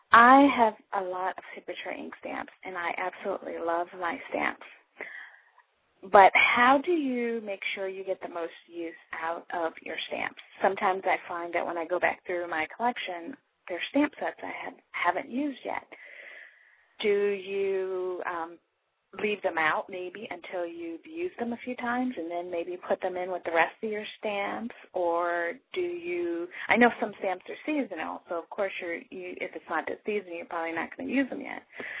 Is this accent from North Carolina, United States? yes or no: no; Goshen, Indiana, United States; I am from Goshen, Indiana.